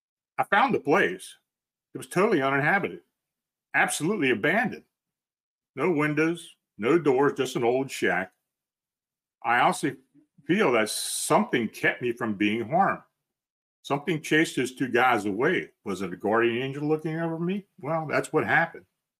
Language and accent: English; Lynnwood, Washington, United States; I'm from Linwood, Washington.